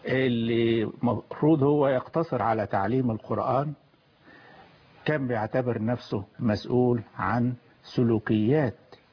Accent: Egypt; وطريقة الإجابة بتسير عندنا في مصر بحيث تخلي الطالب إذن لا يفكر في الذهاب إلى المدرسة

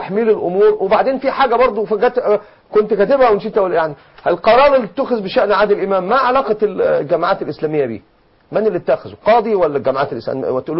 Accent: Egypt; احنا كعلماء مصريين،

